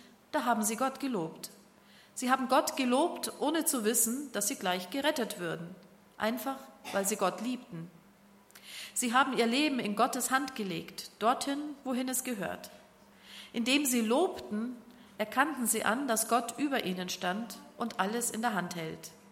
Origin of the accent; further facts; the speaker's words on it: Germany; Ich bin froh, dass ich als Deutsche geboren bin und nicht als Syrerin.